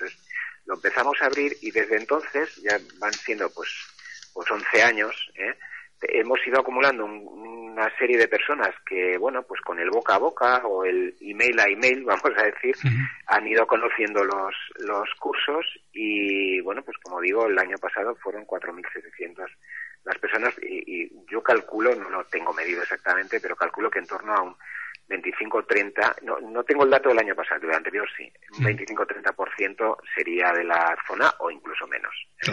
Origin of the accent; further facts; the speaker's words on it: Pamplona, Navarre, Spain; moved away; yo soy de Pamplona. Cuando llegué aquí me encontré con una situación en la que para formarte en lo que tuvieras que formarte tenías que hacer mínimo 100 kilómetros.